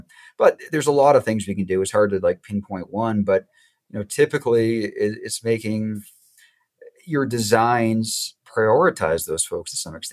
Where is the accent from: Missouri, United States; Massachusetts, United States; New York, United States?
Massachusetts, United States; Boston; when I grew up in the Boston area, people could point the streets that they love.